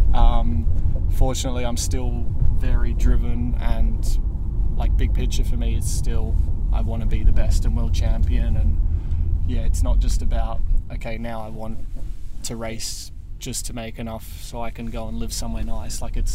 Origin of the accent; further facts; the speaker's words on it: Australia; as you can tell I am Australian and I need sunshine to function.